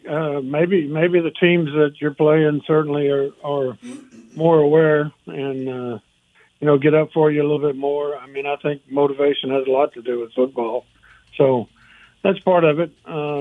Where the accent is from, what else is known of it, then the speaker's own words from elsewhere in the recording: Texas, United States; I'm from Texas. People like people from Texas, you know.